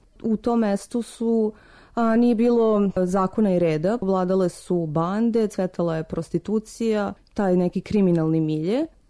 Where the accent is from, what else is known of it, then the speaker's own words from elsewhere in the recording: Belgrade, Serbia; s obzirom na to da sam odrasla na Voždovcu, to je isto ta neka periferija grada.